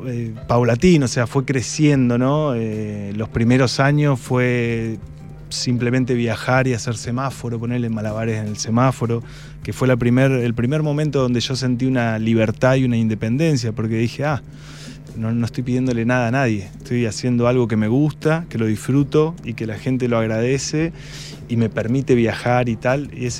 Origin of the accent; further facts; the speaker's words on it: Bahía Blanca, Buenos Aires Province, Argentina; Igual era en Bahía Blanca, de donde soy, era muy exigente también.